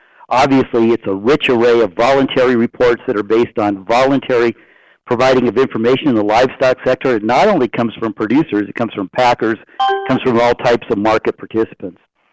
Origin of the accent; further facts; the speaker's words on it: California, United States; Wisconsin, Texas, Louisiana, California, my home state, lost their market news decades ago.